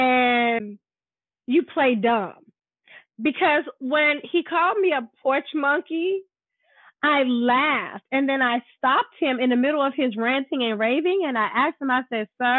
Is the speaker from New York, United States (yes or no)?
yes; New York City, New York, United States; I was raised around Black people, so even though I knew that, you know, Mom was Puerto Rican, and, you know, and that I was mixed, I never really identified, even being in Spanish Harlem